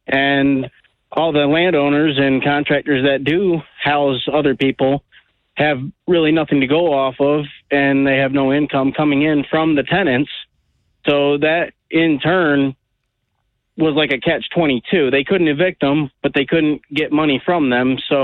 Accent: Bellevue, Michigan, United States; I'm from a small town in Bellevue, but I currently work in Battle Creek.

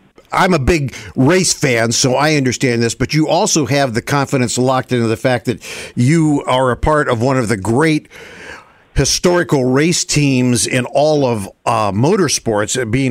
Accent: Ohio, United States; born there; I was born just outside Dayton, Ohio.

